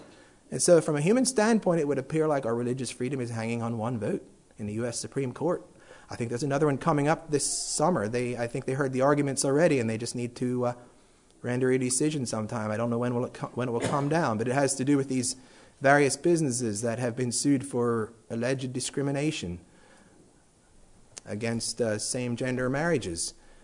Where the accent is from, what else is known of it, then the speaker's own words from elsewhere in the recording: United States; And I said that I am an American, but first of all, I'm a citizen of heaven